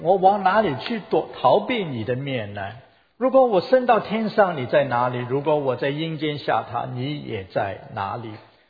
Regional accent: China; 我想我们中国人

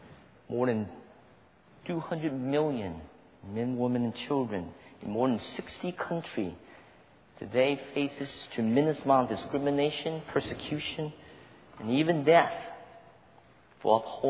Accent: California, United States; I come from California, so every now and then we get the little tremors

